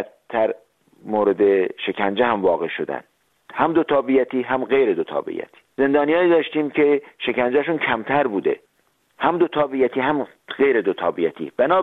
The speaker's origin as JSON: {"language": "Persian", "country": "Iran", "lives_now": "Austria", "said": "من به عنوان یک ایرانی اتریشی"}